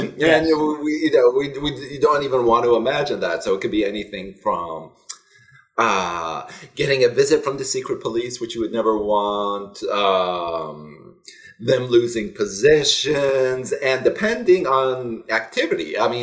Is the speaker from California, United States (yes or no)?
yes; California, United States; U.S., raised in California most of my life.